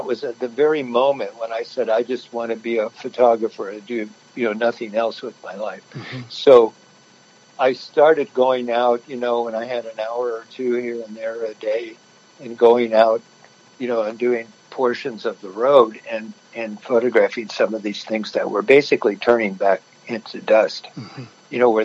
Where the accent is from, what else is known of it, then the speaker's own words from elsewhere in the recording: Claremont, California, United States; When I was growing up in Claremont, it was in the mid to late 50s, the 60s, and it was basically a college town and a citrus town.